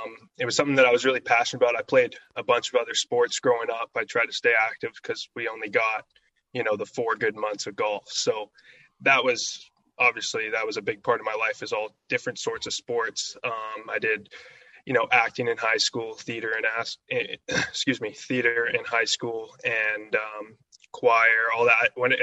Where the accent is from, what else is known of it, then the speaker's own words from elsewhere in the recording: Canada; growing up in the North was, at the time, I didn't like it because I thought that it was very hard to get recognized being there.